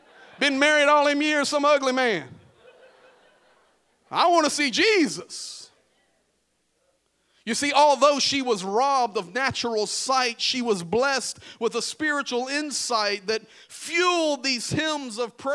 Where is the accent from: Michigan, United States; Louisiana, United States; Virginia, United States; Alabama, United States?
Virginia, United States; Buckingham; born there; also born or lived in California / Arizona; now in Pittsburgh, United States; Now, I was born in Buckingham, Virginia. I've lived all over. I've planted some churches in California and Arizona. I now live just north of Pittsburgh, Pennsylvania